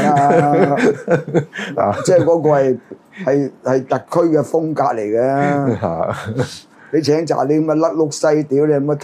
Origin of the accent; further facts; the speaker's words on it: China; 但係作為中國人有責任提醒。